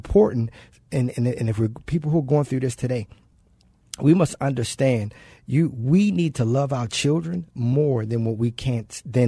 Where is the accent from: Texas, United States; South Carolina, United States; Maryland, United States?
Maryland, United States; Baltimore; Growing up without my parents, I'm originally from Baltimore, so I grew up without my dad.